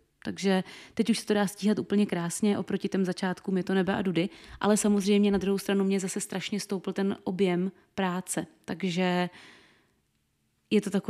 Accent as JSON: {"language": "Czech", "town": "Brno", "region": "South Moravian Region", "country": "Czechia", "said": "Pocházím z jižní Moravy, z Brna. Rozená Brňačka."}